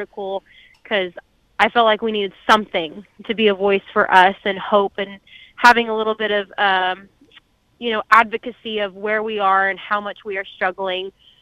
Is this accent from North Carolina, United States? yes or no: no; California, United States; now in Tennessee, United States; I always think about growing up in California, having to move, being here in Tennessee, trying to survive.